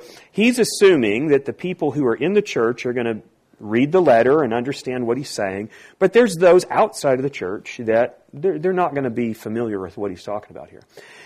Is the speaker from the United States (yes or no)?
yes; Texas, United States; Now, I come from East Texas, and I live within the Bible Belt.